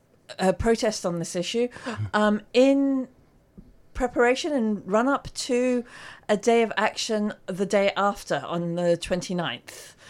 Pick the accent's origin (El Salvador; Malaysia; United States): Malaysia; I'm from Malaysia and I'm cold.